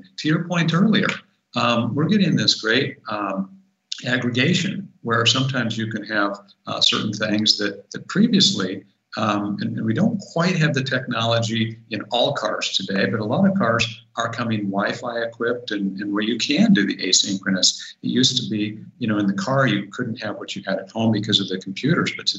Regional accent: West Coast, United States; now in Milwaukee, United States; You know, like you, I'm originally from the West Coast

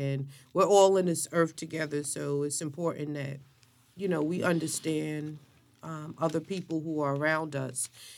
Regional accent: Brooklyn, New York, United States; Spike Lee, you know, growing up in Brooklyn, right? Because that's where I spent my teenage life.

